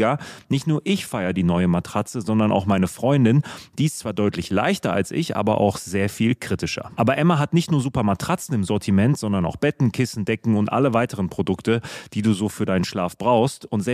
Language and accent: German; Münster, North Rhine-Westphalia, Germany; Für mich als Münsteraner